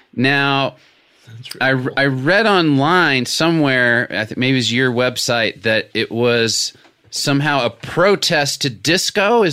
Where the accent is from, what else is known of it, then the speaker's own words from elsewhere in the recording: Little Rock, Arkansas, United States; I grew up in Little Rock, and I remember your graffiti well.